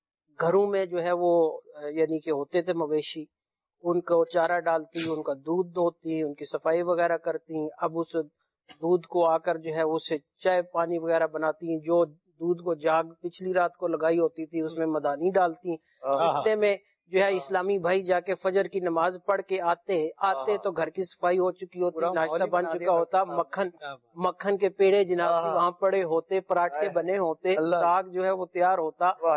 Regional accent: Punjab, Pakistan; کیونکہ میرا تعلق بھی پنجاب سے ہے

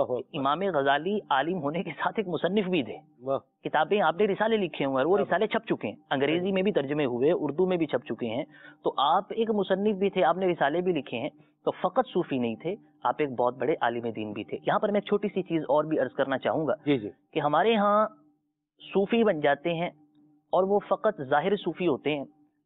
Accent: Punjab, Pakistan; میں پنجاب سے تعلق رکھتا ہوں تو کئی چیزیں نظر آتی ہیں

